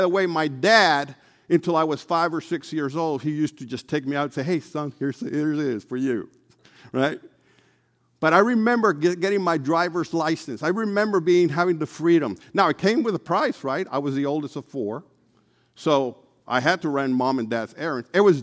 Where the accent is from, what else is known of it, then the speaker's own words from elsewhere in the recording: Puerto Rico; also born or lived in Hardin County, Kentucky; Right, I am from Puerto Rico, but Hardin County is Fort Knox. I happen to be an Army brat. That's where my father was stationed. So I was born in the South and then went to live way south.